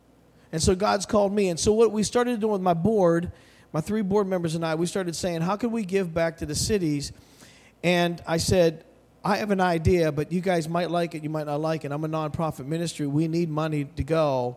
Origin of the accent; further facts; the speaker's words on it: Washington, Pennsylvania, United States; I'm from Pittsburgh here originally, Washington, PA.